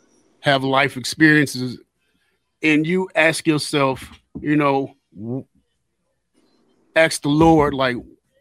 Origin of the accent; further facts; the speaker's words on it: Detroit, Michigan, United States; now in Muskegon, United States; I'm originally from Detroit. When I came to Muskegon in the summer of 83.